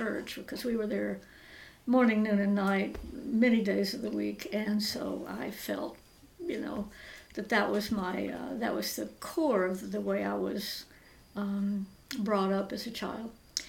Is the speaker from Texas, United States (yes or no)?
no; Memphis, Tennessee, United States; born there; accent: Southern; Well, I was born in Memphis, Tennessee, and I usually start out with that because you'll hear the South in my voice.